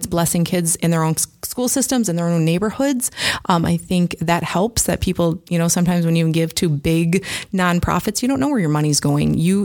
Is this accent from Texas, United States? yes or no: no; Clinton, Iowa, United States; I am from Clinton, Iowa. I've lived there most of my life.